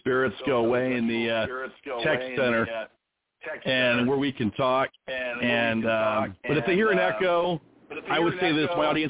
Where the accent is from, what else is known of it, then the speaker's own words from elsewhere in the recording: Sacramento, California, United States; also born or lived in Anaheim; I grew up out there in Sacramento and Anaheim.